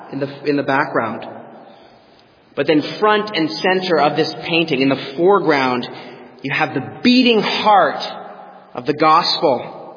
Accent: Canada; Or as they do in my home country of Canada, tobacco companies are legally required to put graphic images on their packaging.

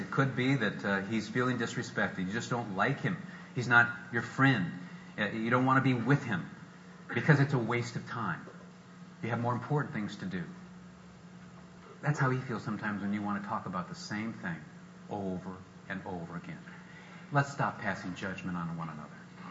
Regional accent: Peoria, Illinois, United States; I remember growing up in Peoria and riding my bike up and down as a blue-collar city

